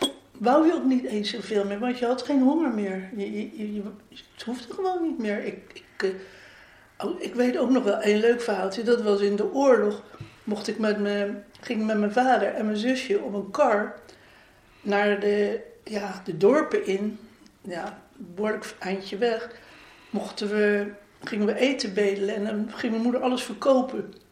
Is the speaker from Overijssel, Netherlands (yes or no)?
no; Leiden, South Holland, Netherlands; Ik ben geboren in Leiden-Noord, in de Julianastraat. En ik woon al mijn hele leven hier in Leiden-Noord. En toen ik 40 jaar was, zijn we naar deze straat verhuisd.